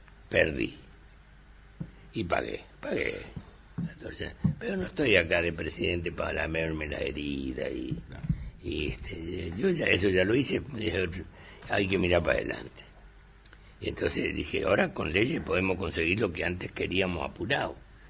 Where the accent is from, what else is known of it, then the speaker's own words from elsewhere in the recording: Villa Ángela, Chaco, Argentina; me acompañó a mi pueblo a inaugurar la avenida Artigas, en mi pueblo, en Villa Ángela, que es tercera ciudad del Chaco.